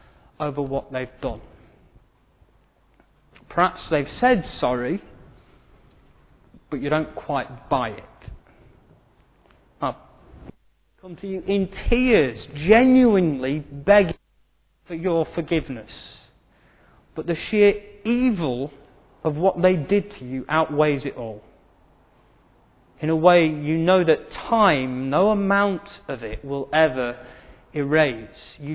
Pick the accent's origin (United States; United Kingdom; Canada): United Kingdom; We are British, we are very good at just pushing it down and not talking about things.